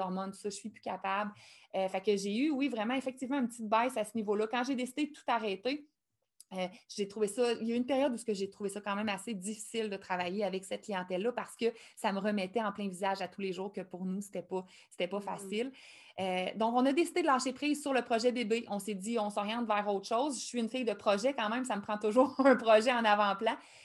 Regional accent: Sainte-Flore, Quebec, Canada; je suis une fille de Sainte-Flore, je viens de Sainte-Flore, j'aime le village de Sainte-Flore.

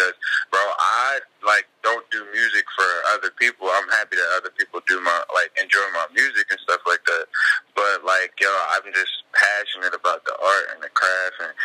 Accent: Trenton, New Jersey, United States; Oh, well, man, I'm 27 years old, bro. I'm from Trenton, New Jersey.

